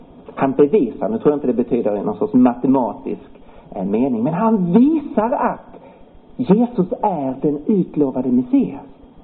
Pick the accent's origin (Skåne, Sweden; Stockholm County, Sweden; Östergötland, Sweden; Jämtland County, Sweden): Skåne, Sweden; Lund; det där gillar jag som kommer från en universitetsstad. Ni hör kanske att jag är skåning, född och uppvuxen i Lund.